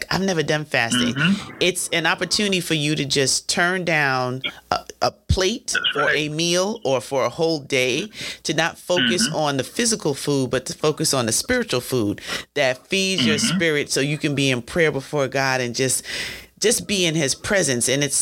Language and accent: English; Jamaica; I've been going to church as a Jamaican since my eye, damn, and knee.